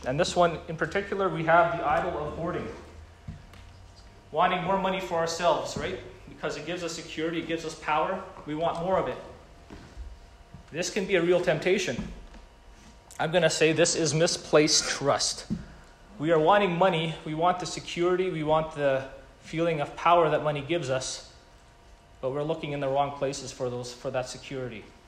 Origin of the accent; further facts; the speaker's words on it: Mexico; My dad would have grown up even poorer than I grew up in Mexico